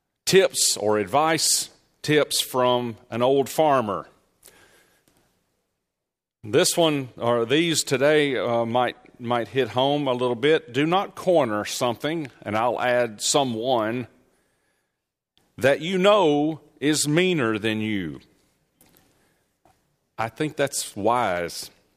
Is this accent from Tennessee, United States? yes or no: yes; Tennessee, United States; I must admit it, I was born in Tennessee. I grew up in Tennessee. I was educated in Tennessee, more ways than one.